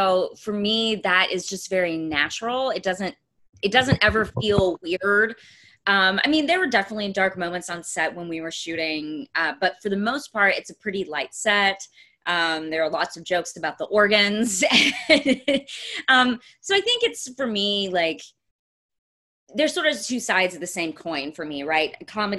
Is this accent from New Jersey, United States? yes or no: no; Texas, United States; growing up in East Texas, that's where I'm from